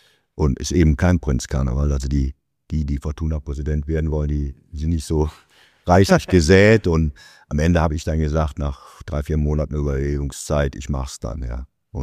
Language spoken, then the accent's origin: German; Cologne, North Rhine-Westphalia, Germany; Nee, in der Tat in Köln geboren, war aber fast nach 1965, also jetzt 60 Jahre alt und bin Kölner durch und durch.